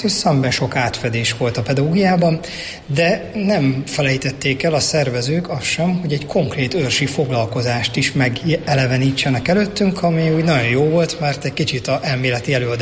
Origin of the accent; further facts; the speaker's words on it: Jászberény, Jász-Nagykun-Szolnok, Hungary; born there; hiszen jászberényi születésű vagyok.